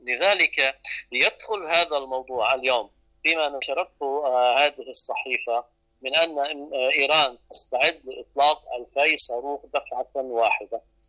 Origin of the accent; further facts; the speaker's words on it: Lebanon; يعني حتى عندنا في لبنان نفس المسير تسلكه الولايات المتحدة